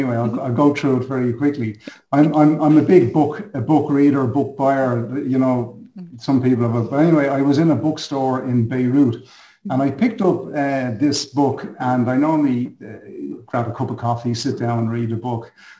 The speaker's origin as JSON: {"language": "English", "town": "Dublin", "region": "Leinster", "country": "Ireland", "lives_now": "Lebanon", "said": "I come from Dublin, Ireland, but at the moment I'm actually based in the Middle East and Lebanon, where I work with the United Nations. I've been here for 13 years."}